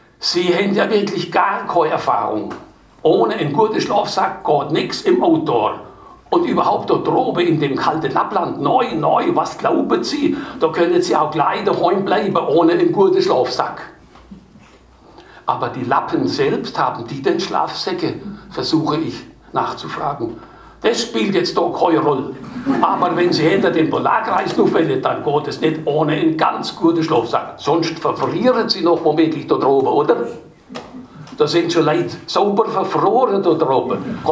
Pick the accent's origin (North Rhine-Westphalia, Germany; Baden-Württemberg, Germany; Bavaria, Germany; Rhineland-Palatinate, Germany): Baden-Württemberg, Germany; Dann habe ich erst gemerkt, dass ich hier sozusagen ein Fremdling bin, ein Badener. Denn in Heidelberg hat niemand zu mir gesagt, du bist schon Badener. 30 Jahre lang habe ich das nicht gehört, du bist schon Badener.